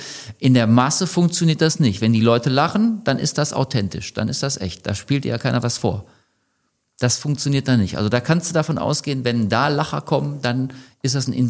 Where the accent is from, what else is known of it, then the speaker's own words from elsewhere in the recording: Bottrop, North Rhine-Westphalia, Germany; Ich komme aus Bottrop.